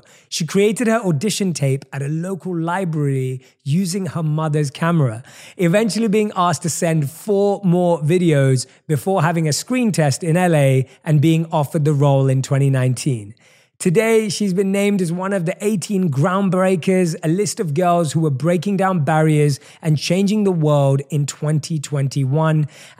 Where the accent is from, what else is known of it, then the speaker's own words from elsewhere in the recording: London, United Kingdom; my wife and I, both from South Asian backgrounds, were born and raised in London.